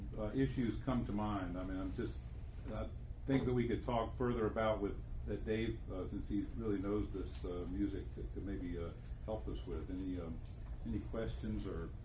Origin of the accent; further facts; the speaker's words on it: the South, United States; I mean, I grew up in the South, and I recognize bits and pieces of it